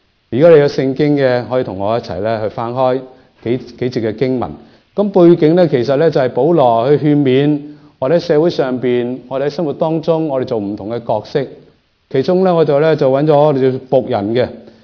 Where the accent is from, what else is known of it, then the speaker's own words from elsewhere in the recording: Taishan, Guangdong, China; 我都是台山人嚟嘅，我台山港海嘅。